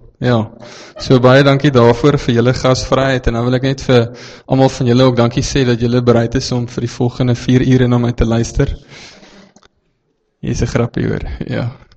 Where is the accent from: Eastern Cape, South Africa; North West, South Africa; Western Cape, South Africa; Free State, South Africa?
Free State, South Africa; ek is oorspronklik uit die Vrystaat uit.